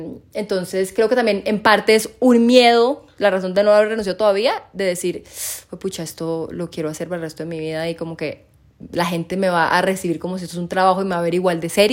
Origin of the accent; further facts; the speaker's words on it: Costa Rica; moved away as an adult; also born or lived in Ecuador; now in Colombia; nací en Ecuador, viví en Costa Rica 18 años y me vine a Colombia a los 19 o 20.